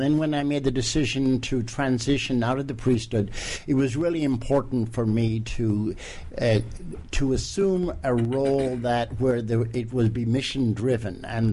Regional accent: Ireland; Growing up in Ireland

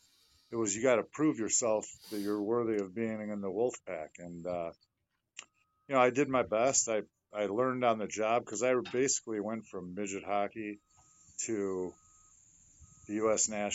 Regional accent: Detroit, Michigan, United States; growing up in Detroit, and no disrespect, but self-proclaimed hockey town. I call it Red Wing Town.

